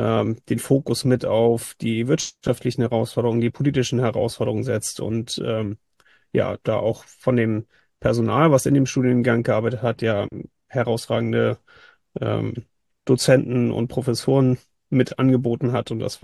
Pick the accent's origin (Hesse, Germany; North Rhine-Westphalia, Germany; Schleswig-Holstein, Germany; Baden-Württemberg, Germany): Schleswig-Holstein, Germany; Für mich als Schleswig-Holsteiner war es deswegen zum einen willkommen, das vor der Haustür zu haben, also nicht in meiner Heimatstadt, aber zumindest in der Nähe, in Flensburg.